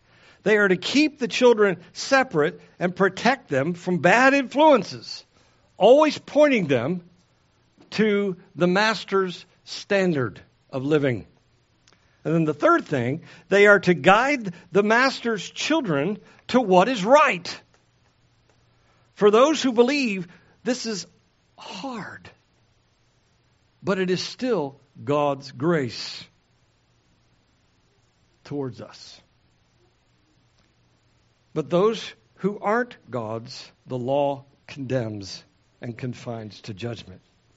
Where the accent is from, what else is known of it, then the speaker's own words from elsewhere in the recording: Texas, United States; It even supersedes my position as a Texan.